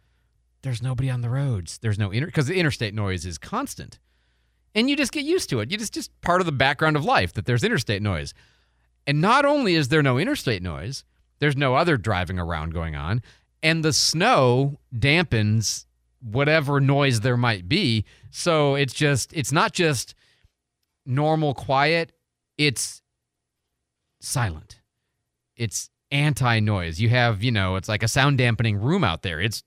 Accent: Midwest, United States; Okay, I'm from the Midwest. You know, Chicago, Detroit, St. Louis.

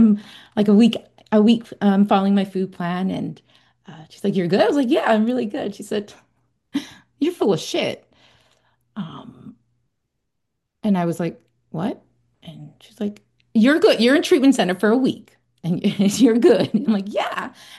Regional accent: Bermuda

